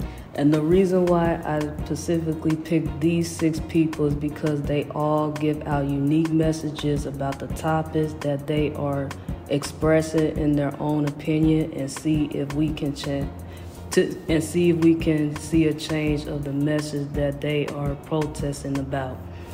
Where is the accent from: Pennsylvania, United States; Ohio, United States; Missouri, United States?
Missouri, United States; St. Louis; I am a senior music therapy major, minor voice music, and I'm from St. Louis, Missouri.